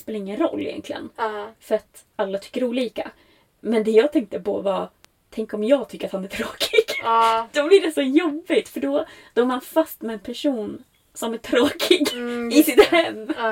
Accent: Sweden; det kändes mer seriöst när det var i Sverige. För här, det här är ju ändå mitt hemland.

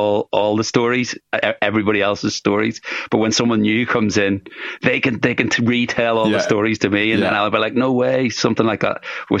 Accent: Ireland; The amount of money you could make just being Irish and playing in Irish bars was insane.

